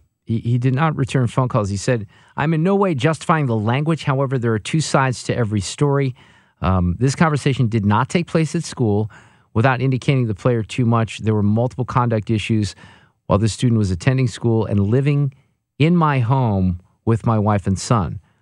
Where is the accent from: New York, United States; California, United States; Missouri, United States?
Missouri, United States; St. Louis; she saw that I was from St. Louis and her name is St. Louis and she had never been here.